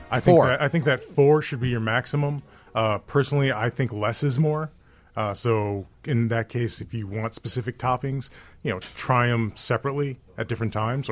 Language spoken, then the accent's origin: English; Skokie, Illinois, United States; Oh, I thought you said something else because I'm from Skokie.